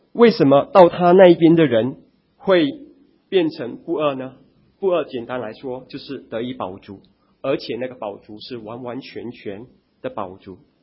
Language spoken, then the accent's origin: Chinese; China; 特别是我们中国人，我们谈到吃的时候，我们有自己吃的文化。